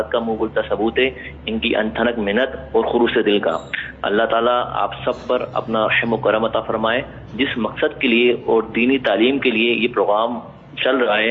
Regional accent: Karachi, Sindh, Pakistan; now in United Arab Emirates; متحدہ عرب امارات سے، میں کراچی پاکستان مریض کا رہنے والا ہوں،

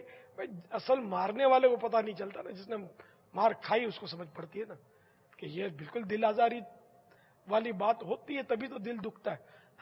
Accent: Karachi, Sindh, Pakistan; born there; میں تو بڈھا ہو گیا, شروع سے میں تو دیکھتا رہا ہوں کہ میری تو پیدائش پاکستان کی ہے, کراچی میں باب المدینہ میں پیدا ہوا ہوں.

